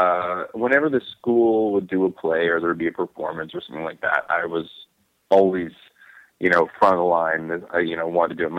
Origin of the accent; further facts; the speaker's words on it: Edmonton, Alberta, Canada; where I grew up in Edmonton